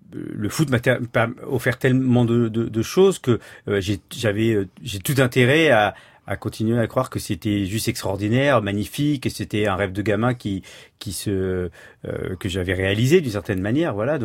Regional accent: Andhra Pradesh, India; chez moi, mon père comprenait l'hindi et aussi le télégou, puisque nous on vient d'Andhra Pradesh

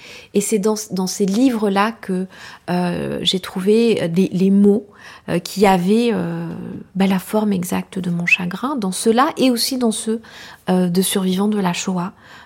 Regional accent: Rwanda; now in France; j'ai passé mon enfance au Rwanda

